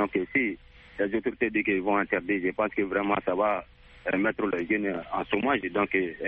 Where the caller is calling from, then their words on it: Soumoukinou, Mali; depuis dans mon village natal à Soumoukinou.